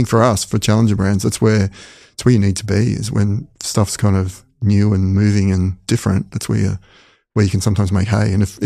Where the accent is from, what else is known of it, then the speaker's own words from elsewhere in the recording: Australia; As an Australian